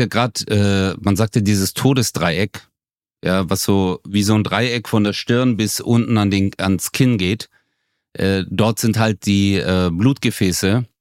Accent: Baden-Württemberg, Germany; Ich bin ja Schwabe, ich bin ja sparsam.

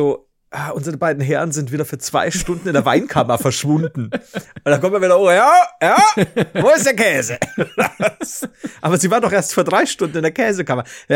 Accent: Regensburg, Bavaria, Germany; So, ich komme aus Regensburg, ne, Castra Regina, von Römern gegründet.

